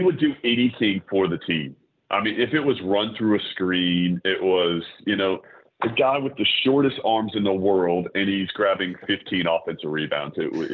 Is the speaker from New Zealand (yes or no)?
yes; New Zealand; I came from New Zealand.